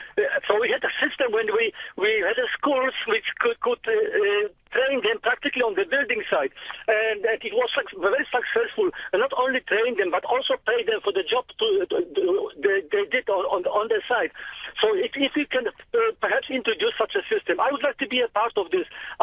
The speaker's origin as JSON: {"language": "English", "country": "Poland", "moved": "yes", "said": "that I came from Poland, and in Poland we had a system."}